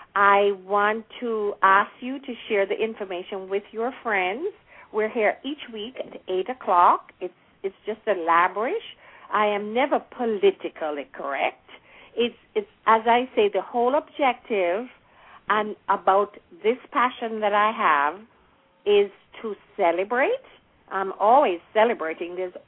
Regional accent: Jamaica; as growing up in Jamaica, of course, as you mentioned, Phyllis, you weren't allowed to go

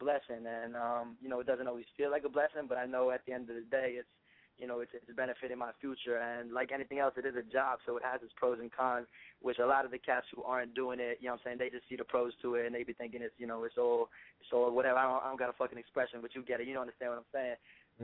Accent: Bronx, New York, United States; now in South Florida, United States; Yeah, man. Originally, I'm from Bronx, New York, out in Riverdale, and now I'm living out in South Florida, Broward County, all day, 954.

